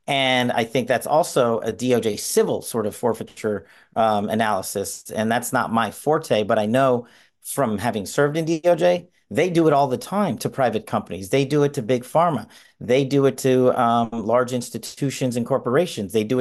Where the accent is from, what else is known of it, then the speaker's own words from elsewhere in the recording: Nevada, United States; my home state of Nevada